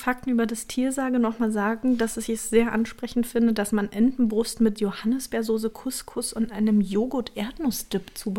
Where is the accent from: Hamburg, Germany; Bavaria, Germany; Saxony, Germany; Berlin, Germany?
Berlin, Germany; weil ich komme ja aus Berlin.